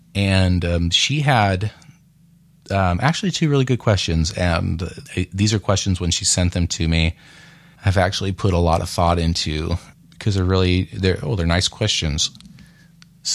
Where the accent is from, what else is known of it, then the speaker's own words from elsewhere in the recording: Oregon, United States; born there; So my parents are from South Dakota. I was born in Oregon. So my family moved to Oregon. I was born here. So I'm not necessarily from the Midwest